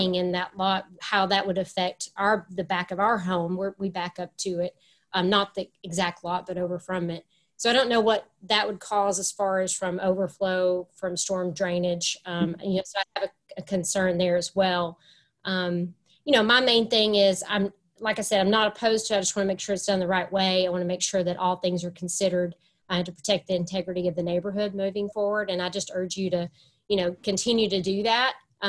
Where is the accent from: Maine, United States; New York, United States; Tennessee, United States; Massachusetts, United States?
Tennessee, United States; We grew up in East Tennessee, so we're natives